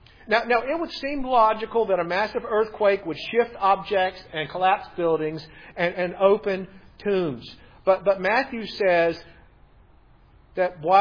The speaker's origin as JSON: {"language": "English", "country": "Papua New Guinea", "tie": "born or raised there", "said": "I'm a missionary kid. I grew up in New Guinea, which is on what geologists call the Ring of Fire"}